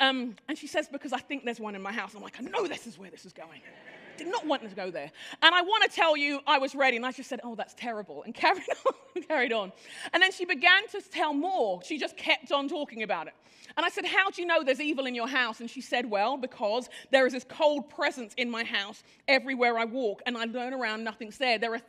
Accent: London, United Kingdom; And I grew up in London, but this is in Sheffield

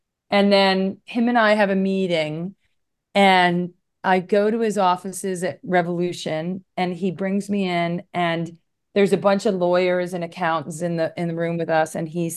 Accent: Wilmington, Delaware, United States; I was raised outside. I was raised in Wilmington, Delaware.

